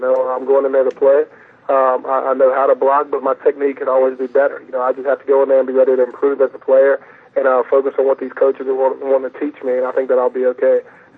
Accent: Mississippi, United States; I'm from Mississippi, so I'm a big hunter and fisherman.

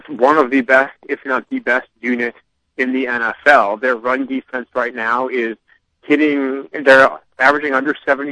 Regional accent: New York, United States; I went to college at Syracuse, so I'm from New York and have family actually from Sharon, Massachusetts, right outside.

